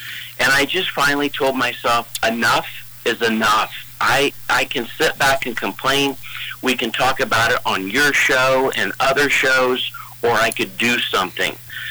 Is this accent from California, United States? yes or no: no; Marion, Ohio, United States; In places like Marion, my hometown, where people get up every day, they go to work, they go to church, and they cheer on their local sports team